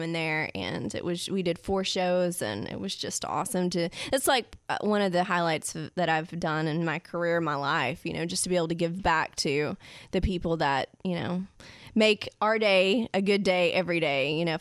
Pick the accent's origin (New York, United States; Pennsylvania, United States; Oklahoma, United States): Oklahoma, United States; Ada; born there; Well, you know, I was born in Ada, but it's actually a little too far, I think.